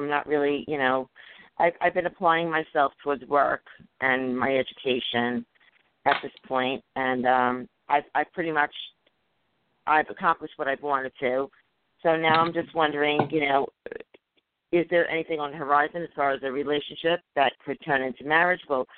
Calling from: Long Island, New York, United States; Long Island.

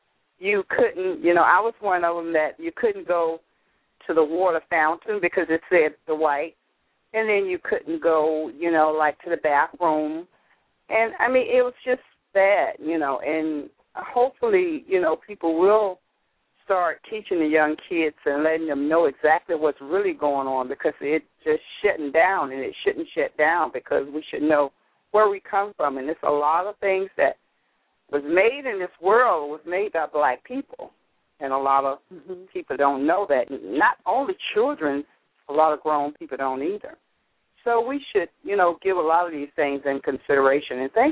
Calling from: Albany, Georgia, United States; Hi, thank you so much for letting me share. I'm from Albany, Georgia. I'm living here in Fort Lauderdale now.

